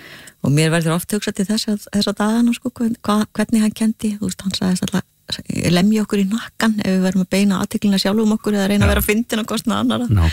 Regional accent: Húsavík, Northeastern Region, Iceland; now in London, United Kingdom; að ég að búi í London sem er náttúrulega eitthvað sem að fólki dettur ekki fyrst í hug af því að ég ólst upp sko í Húsavík undir fjallinu.

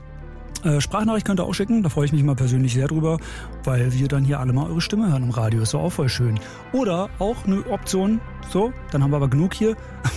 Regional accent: Berlin, Germany; born there; Nehme ich ein bisschen persönlich als gebürtiger Berliner

